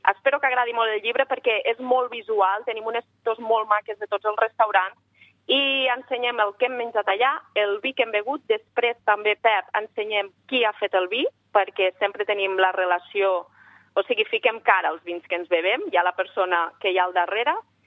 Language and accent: Catalan; Lleida, Catalonia, Spain; I a les Terres de Lleida, jo que sóc de Lleida, també en tenim molts.